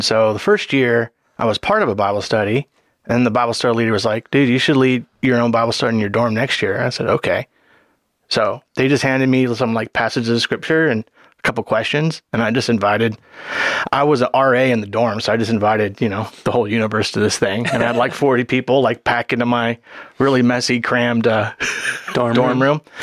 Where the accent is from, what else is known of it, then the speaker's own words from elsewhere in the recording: Hawaii, United States; So I was growing up in Hawaii. So aloha again to all our listeners. So I grew up in Hawaii